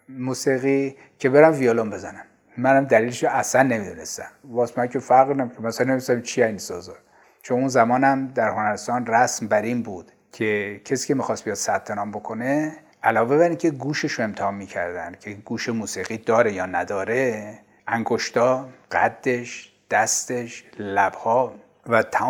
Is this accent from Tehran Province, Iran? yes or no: yes; Tehran, Tehran Province, Iran; born there; من 19 خرداد سال 1328 در تهران متولد شدم، در خانواده‌ای که پدرم اعتقادات مذهبی خیلی شدید داشت